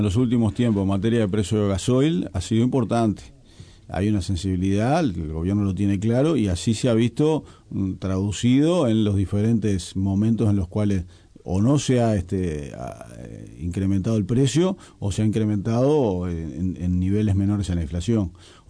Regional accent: Uruguay; Yo soy más uruguayo que el mate.

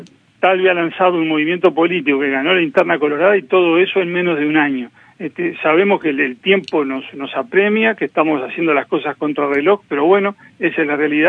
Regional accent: Uruguay; nosotros como uruguayos

